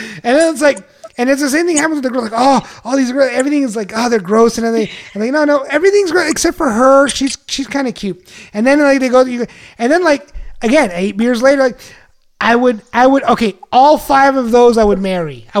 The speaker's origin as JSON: {"language": "English", "town": "McAllen", "region": "Texas", "country": "United States", "tie": "born or raised there", "said": "So you're probably in McAllen. Mm-hmm. That was my hometown."}